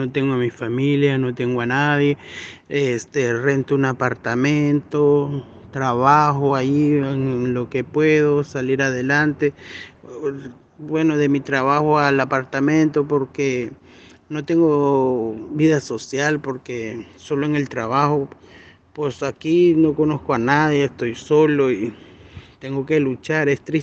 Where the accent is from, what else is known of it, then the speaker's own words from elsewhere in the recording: Nicaragua; moved away; Es lo más triste que puede tener nosotros como nicaragüenses, dejar nuestra patria, nuestro país, porque la verdad está muy difícil la vida allá